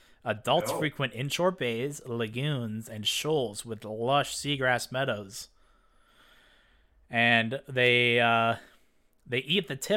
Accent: Canada; As a background, I'm Canadian, so that's why I included it.

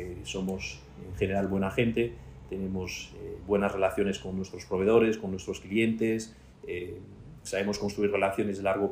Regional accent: Galicia, Spain; Después tenemos otro atractivo, que somos gallegos, y ya sabes que hay gallegos en todas partes

